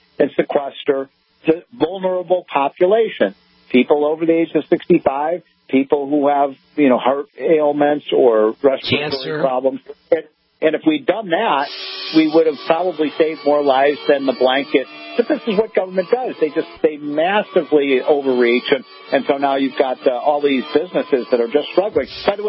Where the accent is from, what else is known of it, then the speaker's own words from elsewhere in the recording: Illinois, United States; my home state of Illinois, J.B. Pritzker.